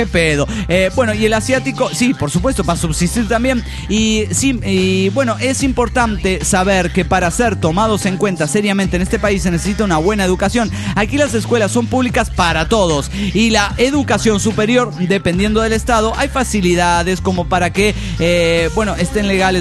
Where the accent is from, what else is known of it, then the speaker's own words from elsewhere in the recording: Puebla, Mexico; now in Madrid, Spain; soy originaria de Puebla.